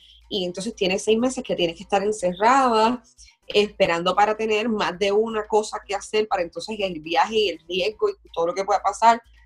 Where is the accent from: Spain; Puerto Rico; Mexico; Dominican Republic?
Puerto Rico; moved away; yo cuando salí de Puerto Rico no salí con la idea de ser permanente. Todavía yo no proceso que es permanente.